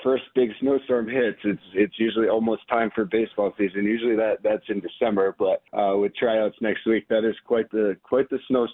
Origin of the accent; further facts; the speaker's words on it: Park City, Utah, United States; Yeah, so I actually grew up here. So I moved to Park City with my family when I was about 13 years old. Graduated from Park City High in 2010.